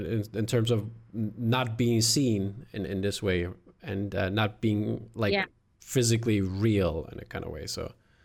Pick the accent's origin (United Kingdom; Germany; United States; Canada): Germany; East Germany; English is a second language; since I grew up in East Germany and so socialism was a big thing and communism and stuff like